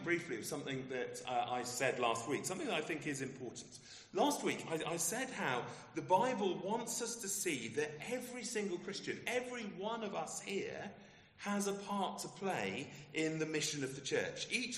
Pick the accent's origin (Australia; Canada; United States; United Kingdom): United Kingdom; of course, as a Brit, I'm not allowed to do that, especially in London.